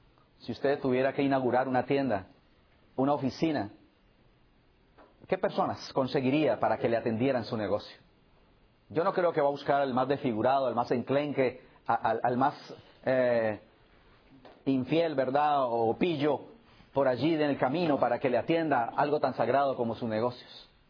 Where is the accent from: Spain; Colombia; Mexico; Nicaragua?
Colombia; Pero piense por un momento en lo que significa, por ejemplo, en mi país, la triste experiencia del secuestro. Hay decenas y centenares de colombianos y gente en el mundo que ha sido secuestrada.